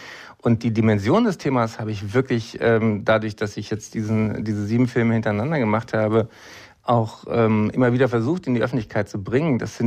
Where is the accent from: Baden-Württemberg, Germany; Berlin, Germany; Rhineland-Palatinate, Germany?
Berlin, Germany; Ja, als Berliner freue ich mich natürlich